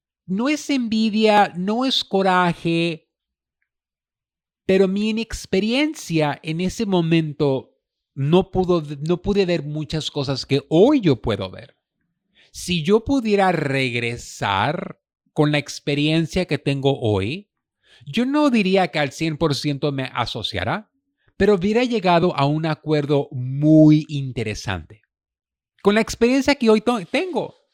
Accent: Mexico; No, pues como buen mexicano me enchilé.

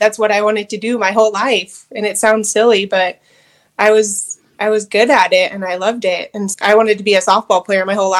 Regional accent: Colorado, United States; Growing up in Colorado, it's like taboo if you're inside. We have great weather all year round.

